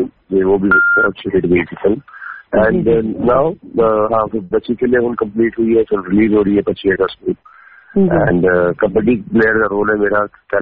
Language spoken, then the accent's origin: Punjabi; Chandigarh, India; ਮੈਂ ਚੰਡੀਗੜ੍ਹ ਤੋਂ ਆਇਆ।